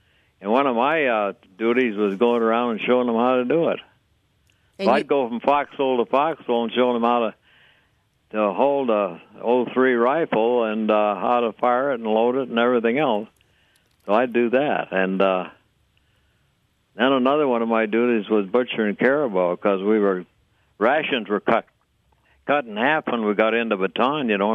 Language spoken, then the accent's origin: English; Montana, United States; And I was raised in the outdoor, and I knew kind of how to take care of myself